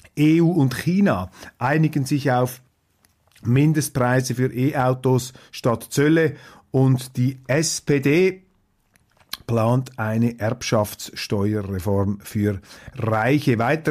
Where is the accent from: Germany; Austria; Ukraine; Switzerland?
Switzerland; da plädiere ich als Schweizer natürlich für die Aufrechterhaltung der Neutralität